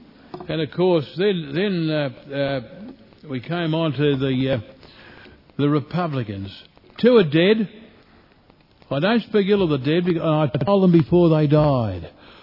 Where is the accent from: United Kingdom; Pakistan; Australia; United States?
Australia; Now, as an Australian, I felt proud that I was alive to go into the bicentenary.